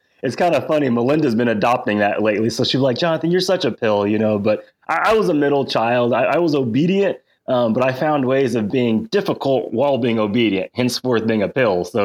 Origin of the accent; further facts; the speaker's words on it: West Coast, United States; also born or lived in California; so I was born and raised in on the West Coast. I spent a little bit of my life in California